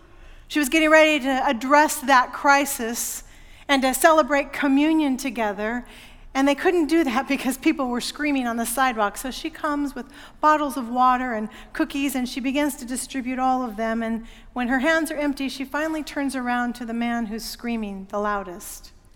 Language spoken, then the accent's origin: English; Portland, United States; I watched a story a couple of days ago from my hometown in Portland.